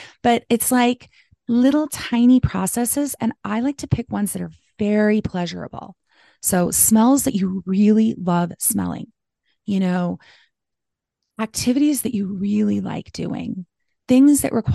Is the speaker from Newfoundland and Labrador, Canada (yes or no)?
no; Calgary, Alberta, Canada; I was born and raised in Calgary, and I lived on an acreage with my parents when I was a teenager